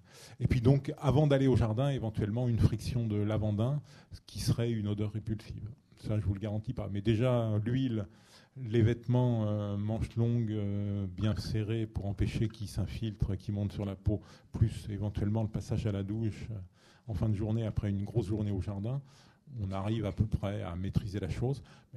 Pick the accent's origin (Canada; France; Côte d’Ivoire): France; Île-de-France; Moi, quand j'étais gamin en Seine-et-Marne